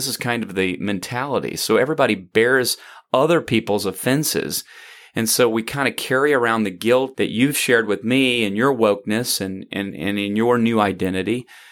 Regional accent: the South, United States; I grew up in the South, and there are plenty of moments and even settings where I, as a teenager or younger, remember explicit racism

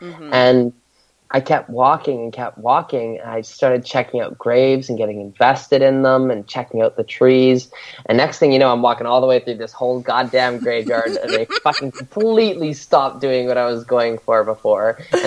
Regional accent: Canada; I briefly mentioned I grew up in like rural Canada, but my hometown was 3,000 people.

